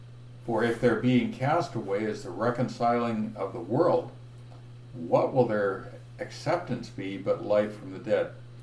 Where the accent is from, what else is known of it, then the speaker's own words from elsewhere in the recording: California, United States; So, I grew up in California, and I lived much of my life until my third year of university in Northern California.